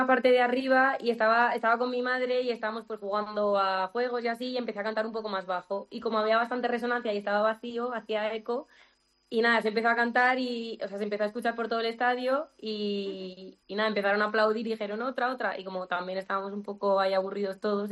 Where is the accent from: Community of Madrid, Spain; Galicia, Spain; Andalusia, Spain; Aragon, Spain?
Aragon, Spain; Zaragoza; De Zaragoza.